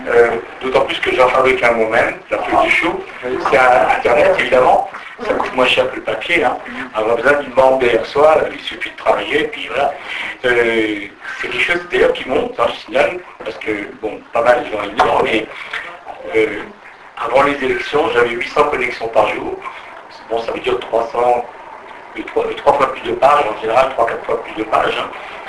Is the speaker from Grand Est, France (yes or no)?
yes; Grand Est, France; parce qu'on est plutôt du Bas-Rhin que du Haut-Rhin